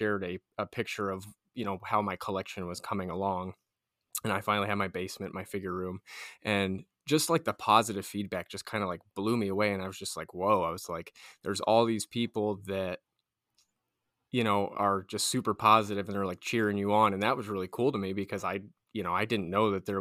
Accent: Ashtabula, Ohio, United States; So, I'm an Ohio kid, lifelong, born and raised in Ohio. I grew up in a small town in the northeast corner called Ashtabula, Ohio.

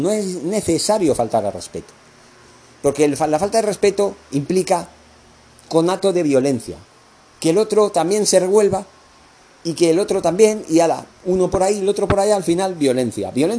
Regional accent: Catalonia, Spain; ya lo saben ustedes, que yo soy catalán, me siento catalán

